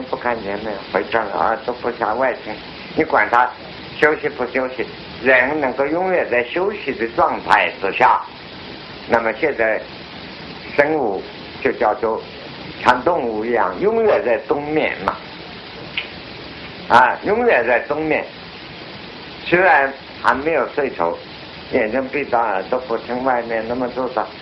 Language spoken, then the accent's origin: Chinese; China; 中午像东方人，我们中国人有个习惯啊，这个午觉